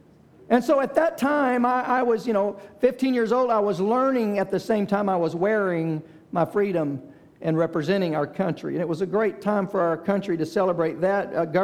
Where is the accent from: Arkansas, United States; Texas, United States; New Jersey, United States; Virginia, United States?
Texas, United States; Dallas; I remember growing up, I was born in 1960. I was born in Dallas.